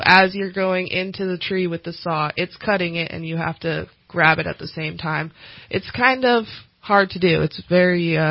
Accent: Tahoe, United States; So how I got into this, I grew up in Tahoe.

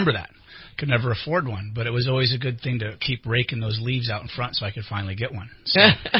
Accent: Anderson, California, United States; like Barron, like my hometown of Anderson. I love Anderson

